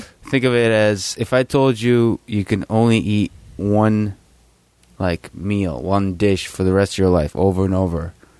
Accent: Russia; moved away; like when I grew up in Russia, I didn't have any concept of calories.

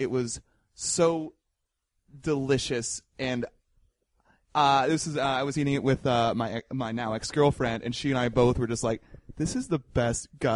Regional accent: Midwest, United States; I think I was raised in the Midwest, so I automatically go ranch.

